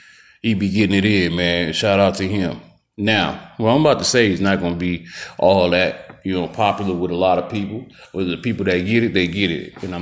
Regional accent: Milwaukee, Wisconsin, United States; Look, man, I'm from Milwaukee, Wisconsin, you dig? I done been in many motherfucking snowstorms

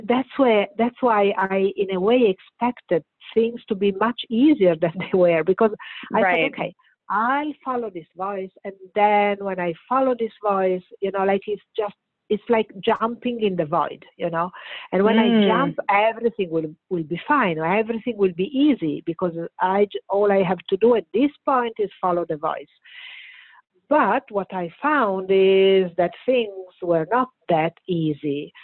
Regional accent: Bologna, Emilia-Romagna, Italy; And I remember it was Christmas Eve in my hometown, Bologna.

